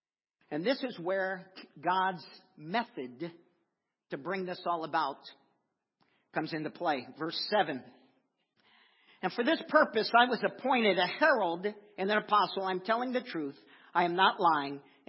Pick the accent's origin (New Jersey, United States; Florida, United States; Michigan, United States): Florida, United States; I've shared my testimony, I think, several times as I grew up in Florida.